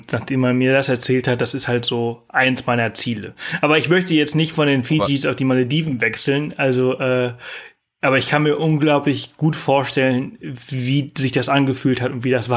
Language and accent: German; Balearic Islands, Spain; früher auf Mallorca, wo ich aufgewachsen bin